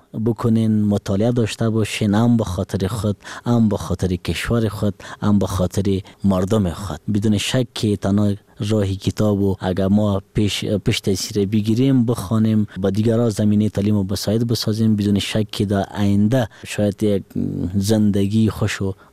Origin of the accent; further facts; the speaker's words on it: Laghman, Afghanistan; also born or lived in Kabul; ما از ولایت لغمان هستم ولی در کابل پیدا شدیم. خودم فعلا محصل پانتون هستم، در بخش اداره و دیپلماسی محصل هستم